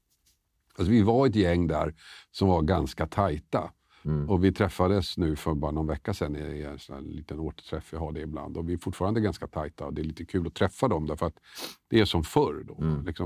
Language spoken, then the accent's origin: Swedish; Tumba, Stockholm County, Sweden; jag växte upp i Tumba. Bodde i Storvreten bland annat, som numera är ett utsatt område. Gick i Storvretsskolan